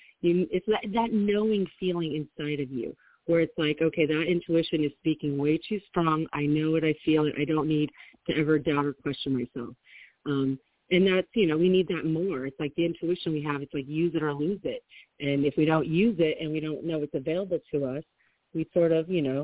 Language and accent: English; East Chicago, Indiana, United States; moved away as an adult; also born or lived in California; I was originally born and raised in East Chicago, Indiana. Lived out in California most of my entire adult life and some high school.